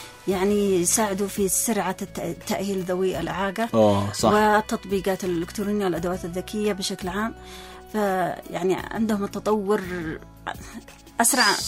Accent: Yemen; عندنا في اليمن

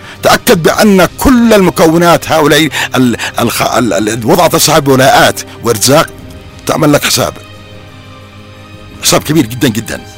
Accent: Yemen

